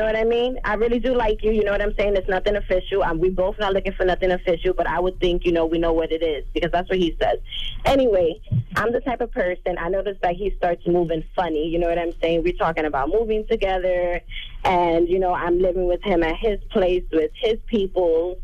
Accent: Miami, Florida, United States; also born or lived in New York; I'm from Miami, but I'm also from New York

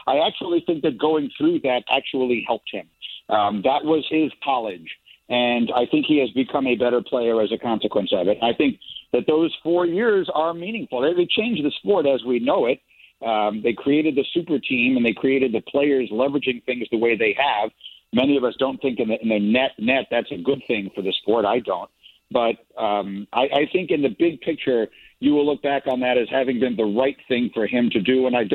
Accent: New York City, New York, United States; like I grew up in New York City, and then I went away to go to college.

